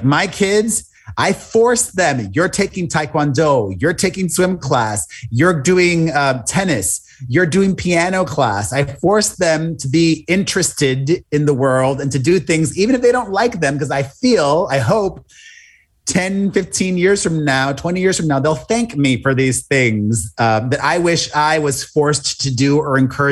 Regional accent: Miami, Florida, United States; Growing up gay, fat, closeted, and in Miami in the 90s was very challenging and a very lonely experience

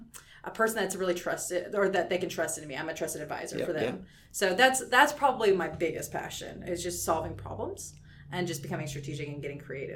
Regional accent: Lewisville, Texas, United States; now in San Antonio, United States; I grew up in North Texas, so in the suburbs of Dallas, I'll say. Small town called Lewisville, which is in North Texas, Denton area.

